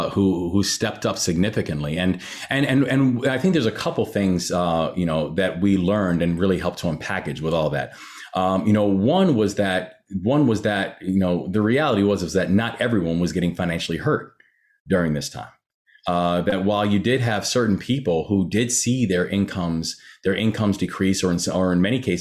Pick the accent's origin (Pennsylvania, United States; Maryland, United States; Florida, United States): Maryland, United States; Baltimore; And areas that include, my hometown of Baltimore, Maryland